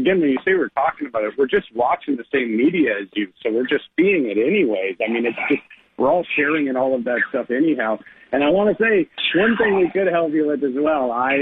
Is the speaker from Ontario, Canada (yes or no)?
no; Vancouver, British Columbia, Canada; I am a real, true Canadian. You can probably tell from the way that I talk, slightly different than you guys.